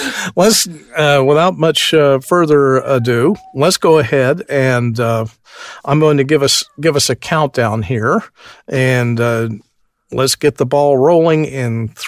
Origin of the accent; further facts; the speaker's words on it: New Zealand; accent: New Zealand; Yeah, my New Zealand accent would not have been nearly good enough.